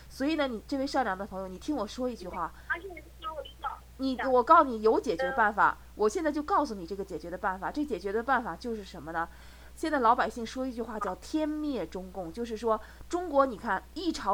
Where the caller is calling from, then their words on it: United States; 对，我是从美国打。